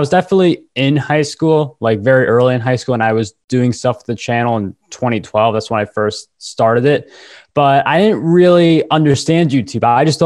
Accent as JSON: {"language": "English", "region": "New York", "country": "United States", "said": "I'm a New Yorker. I'm a Red Sox fan."}